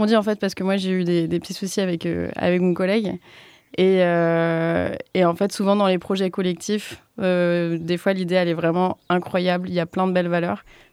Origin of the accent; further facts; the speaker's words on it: Brittany, France; je suis originaire de Bretagne. Je suis arrivée dans le Diwa il y a à peu près 2 ans.